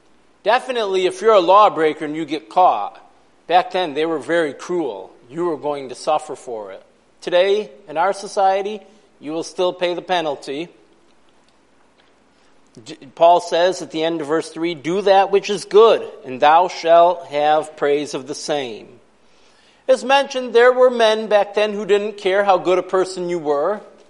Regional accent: Brocton, New York, United States; also born or lived in Virginia; Chautauqua County, where my hometown of Brockton is located

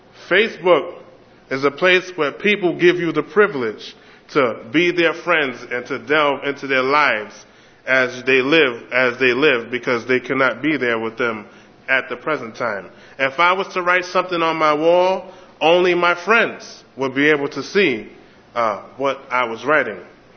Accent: New York City, New York, United States; Growing up in New York City, you would realize that friendship is a powerful thing because there weren't too many people you would call your friend.

